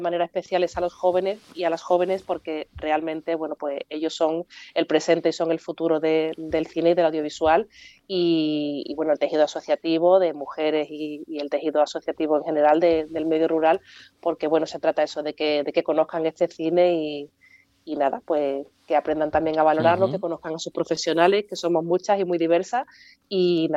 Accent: Andalusia, Spain; nosotras como asociación de mujeres que somos andaluzas, que somos pues casi 300 profesionales de toda Andalucía

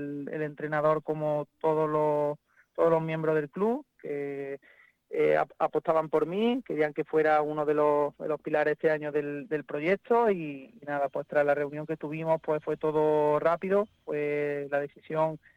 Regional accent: Puente Genil, Andalusia, Spain; yo soy de aquí, de Puente Genil. Es un reto el continuar una temporada más defendiendo mi pueblo

